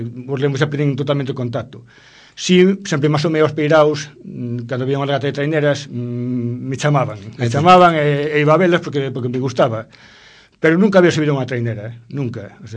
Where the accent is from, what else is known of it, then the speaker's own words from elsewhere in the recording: Mera, Galicia, Spain; pero non, nós somos de Mera